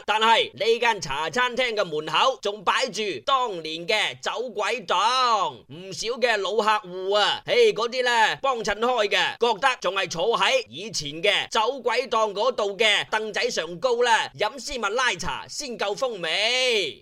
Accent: China; Cantonese is a second language; 香港仲有好多人呢对我哋内地人啊、大陆同胞啊非常友好嘅

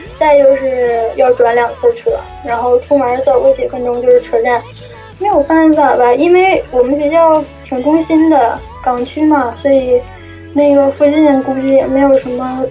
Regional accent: China; 我一个中国人。

